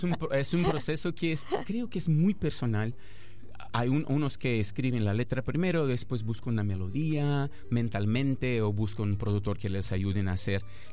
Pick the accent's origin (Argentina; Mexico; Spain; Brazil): Brazil; Spanish is a second language; yo soy de Brasil y en Brasil se escucha funk de lunes a lunes